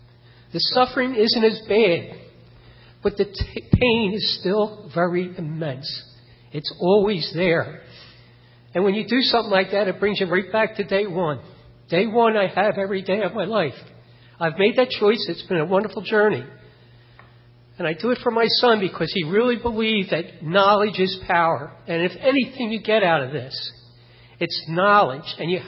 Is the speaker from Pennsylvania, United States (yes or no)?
yes; Orland, Pennsylvania, United States; I'm from Orland, Pennsylvania.